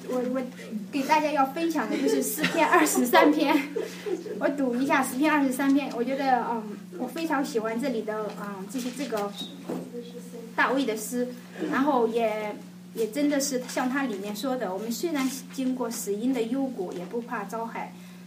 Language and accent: Chinese; Shandong, China; 我常常觉得我是山东人